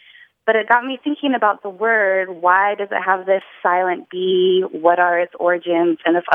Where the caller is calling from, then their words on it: New Orleans, Louisiana, United States; I'm calling from New Orleans.